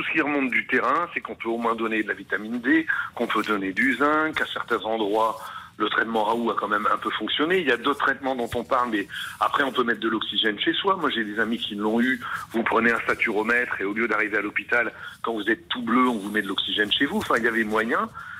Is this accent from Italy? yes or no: no; Hauts-de-France, France; je suis du Nord, donc notre région va être confinée.